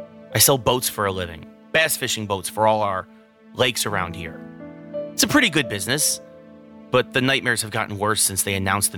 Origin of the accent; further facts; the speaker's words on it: Oklahoma, United States; See, I'm from Oklahoma, and I haven't left here much. In fact, I've never even seen the ocean in person.